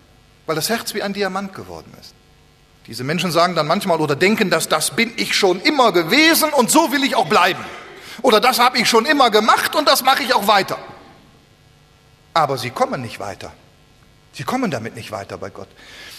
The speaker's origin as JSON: {"language": "German", "region": "North Rhine-Westphalia", "country": "Germany", "said": "Wir beten schon sehr lange für einen älteren Mann in dem Dorf, wo ich herkomme, da bei Köln"}